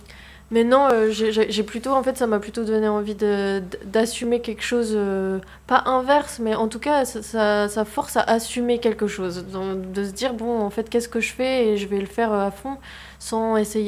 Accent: Évreux, Normandy, France; moved away; Moi, je suis partie d'Évreux il y a longtemps, il y a plus de 10 ans.

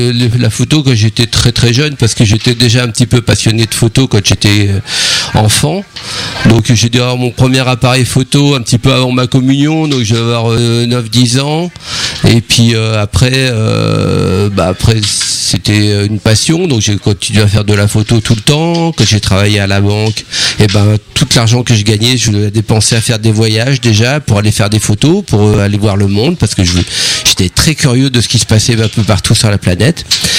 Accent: Rugles, Normandy, France; Donc j'habite à Rugles, donc je suis un enfant du pays, un enfant de Normandie

